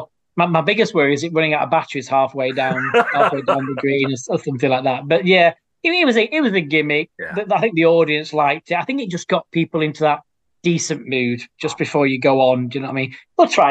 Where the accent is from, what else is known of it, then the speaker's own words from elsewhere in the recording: England, United Kingdom; this is going to sound horrible as an Englishman